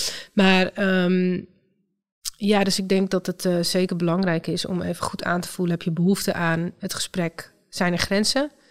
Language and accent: Dutch; Amsterdam, North Holland, Netherlands; En ik ben in Amsterdam opgegroeid.